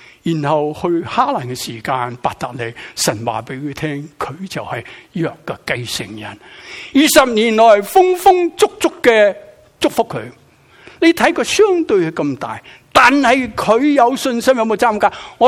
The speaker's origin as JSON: {"language": "Chinese", "region": "Guangdong", "country": "China", "said": "我们广东人说"}